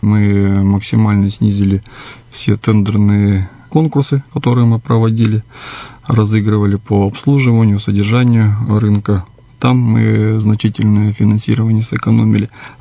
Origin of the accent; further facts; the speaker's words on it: Zima, Irkutsk Oblast, Russia; Я являюсь уроженцем Иркутской области.